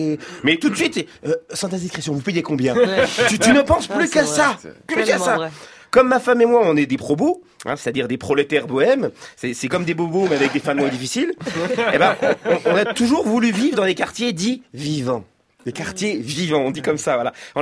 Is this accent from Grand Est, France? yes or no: yes; Grand Est, France; now in Paris, France; quand on me demande d'où je viens, je réponds spontanément que je suis Lorrain, alors que j'ai presque passé autant de temps ici que je n'en ai passé en Lorraine.